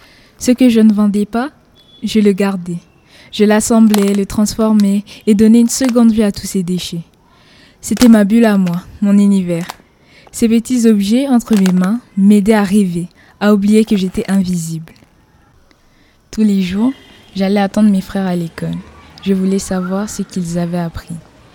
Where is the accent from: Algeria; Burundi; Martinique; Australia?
Burundi; Ginga, Kirundo Province; born there; Je suis née à Ginga, un petit village au Burundi, à 7 heures de marche de la capitale de la province, Kirundo.